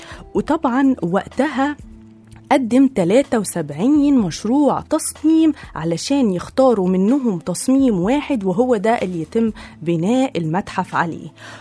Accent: Egypt; الفراعنة بجد يعني خير أجداد لينا كمصريين

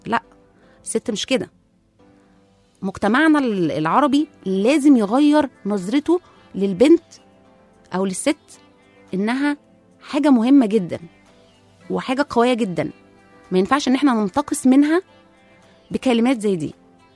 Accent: Egypt; ومش احنا بس اللي شفناه كمصريين ده بلاد تانية كمان

